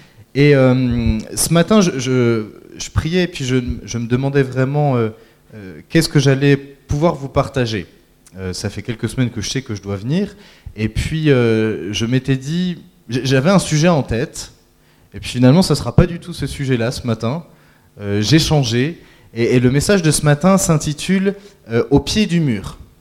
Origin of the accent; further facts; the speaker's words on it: Montbéliard, Bourgogne-Franche-Comté, France; je suis originaire de Montbéliard. J'ai été exilé pendant un temps certain au pays de la choucroute, l'Alsace